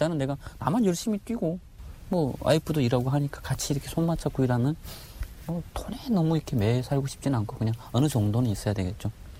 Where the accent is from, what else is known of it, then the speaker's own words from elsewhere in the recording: Hamgyong, North Korea; now in South Korea; 저는 함경도입니다.